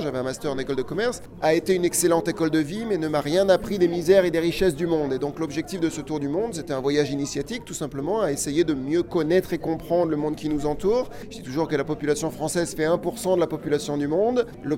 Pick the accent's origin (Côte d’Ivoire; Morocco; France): France; je suis français, je fais le tour du monde, ne m'agressez pas.